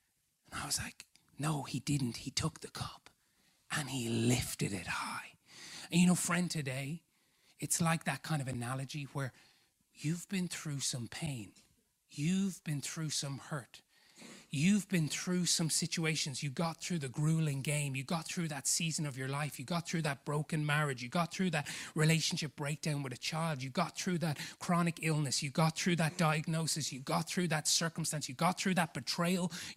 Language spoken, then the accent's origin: English; Ireland; as Irish people, we don't get to lift many trophies in our lives.